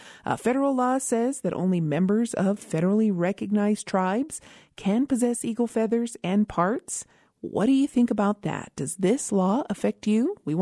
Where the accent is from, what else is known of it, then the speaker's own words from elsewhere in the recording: Isleta Pueblo, New Mexico, United States; from Mesleta Pueblo